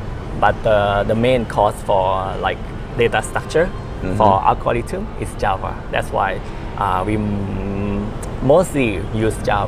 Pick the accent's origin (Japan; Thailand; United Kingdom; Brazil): Thailand; Bangkok; I'm from Bangkok, Thailand.